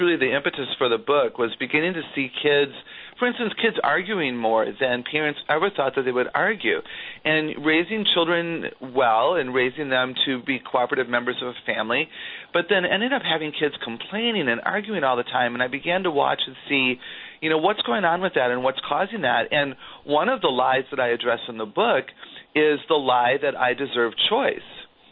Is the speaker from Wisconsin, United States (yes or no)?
yes; Wauwatosa, Wisconsin, United States; now in Green Bay, United States; I grew up in Wauwatosa, a suburb of Milwaukee, and went to Wauwatosa East High School, the Red Raiders